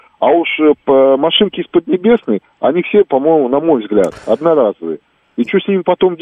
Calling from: Moscow, Russia; я вас беспокою из Москвы.

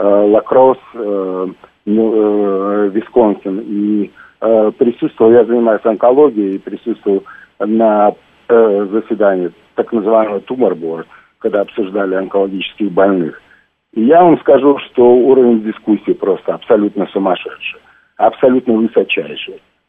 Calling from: Los Angeles, California, United States; Я звоню из Лос-Анджелеса.

